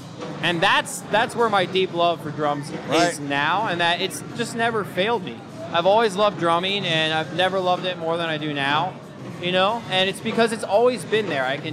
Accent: Pennsylvania, United States; From Pennsylvania.

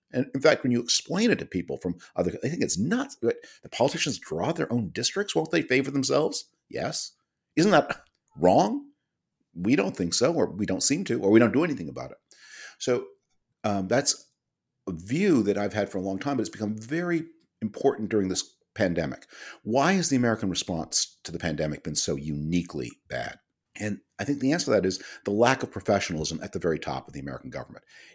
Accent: Canada; I am Canadian by origin. I spend a lot of time there

